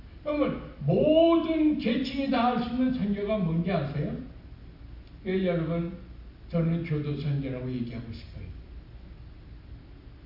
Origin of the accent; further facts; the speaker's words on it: South Korea; now in United States; 우리는 한국 사람이 미국 와서 살고 있죠?